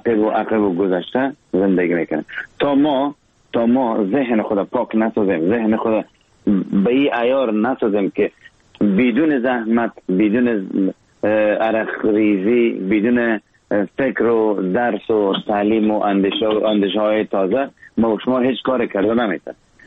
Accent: Afghanistan; ما افغانام

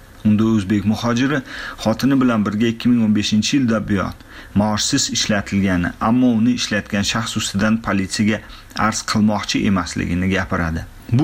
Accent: Aravan, Osh Region, Kyrgyzstan; Aravonga borib kelgan. Chunki uni nikohidagi ayol o'sha yerdan, mening ham qishlog'im.

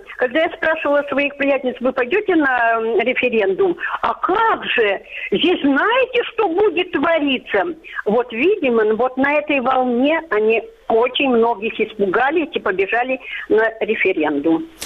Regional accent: Kyiv, Ukraine; Я сама бывшая киевлянка.

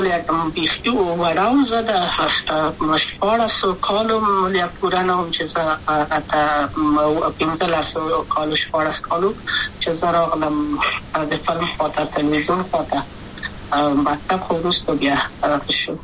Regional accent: Kabul, Afghanistan; also born or lived in Wardak; زه خو اصلا د وردګو ولایت یم د پلار می د وردګو ولایت ته خلګنسه کې د لې د کابل په تخت پل سیمه کې یم او لویا شویم کابل که یم

